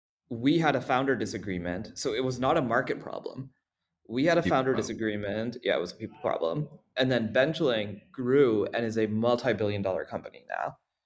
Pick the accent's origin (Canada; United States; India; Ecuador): India; I grew up actually part in India.